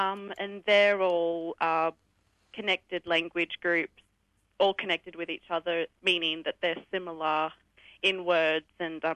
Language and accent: English; Alice Springs, Northern Territory, Australia; I'm from Alice Springs and Utopia, northeast of Alice, which is an Aboriginal community.